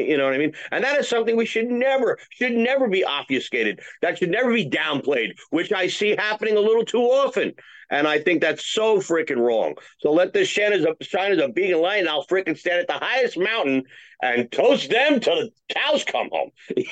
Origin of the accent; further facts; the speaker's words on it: New Jersey, United States; You know, it's funny. I grew up in New Jersey